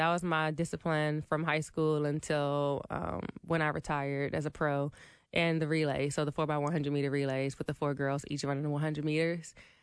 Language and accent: English; Maryland, United States; I'm from Maryland, so, you know, that's about a four-hour drive, and that was the nearest point of contact that I had with somebody.